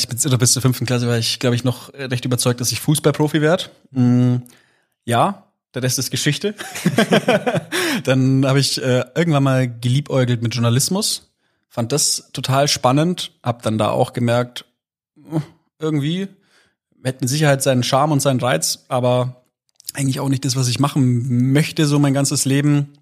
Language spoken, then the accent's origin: German; Wertingen, Bavaria, Germany; In Wertingen war ich auf der Schule. Also erst in Wertingen, das ist eigentlich mein Heimatort.